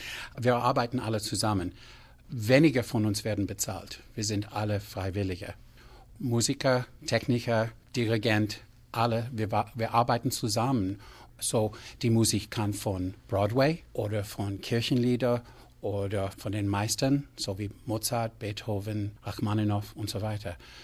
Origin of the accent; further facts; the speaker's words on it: Canada; now in Salt Lake City, United States; Ich komme aus Kanada, wohne jetzt in Salt Lake City.